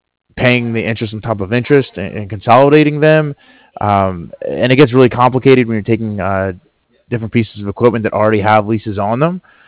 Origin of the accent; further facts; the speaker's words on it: East Coast, United States; But I'm from the East Coast myself, and so I haven't be fond of it.